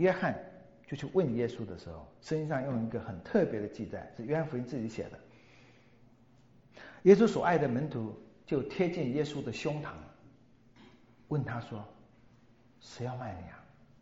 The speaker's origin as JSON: {"language": "Chinese", "country": "China", "said": "我们中国人喜欢吃圆桌，对不对？"}